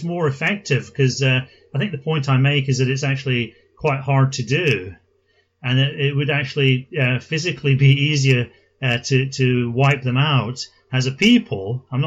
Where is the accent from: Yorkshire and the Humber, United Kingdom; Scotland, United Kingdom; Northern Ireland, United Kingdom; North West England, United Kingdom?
Scotland, United Kingdom; also born or lived in London; now in Japan; when I lived in Scotland, I didn't go around thinking I'm Scottish every day. But, you know, as soon as I moved down to London, I started to become a bit more conscious of it.